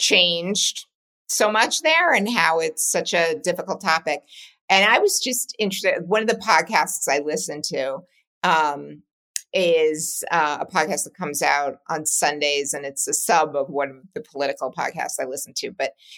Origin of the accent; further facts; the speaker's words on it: New Jersey, United States; I grew up in Jersey.